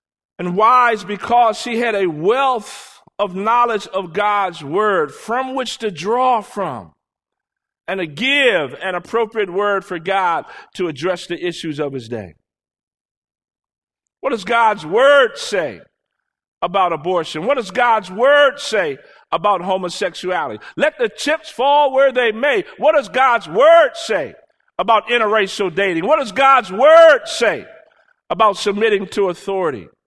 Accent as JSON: {"language": "English", "town": "Washington", "region": "District of Columbia", "country": "United States", "tie": "born or raised there", "said": "what I experienced growing up in Washington, D.C. when it would snow heavily during the winter months."}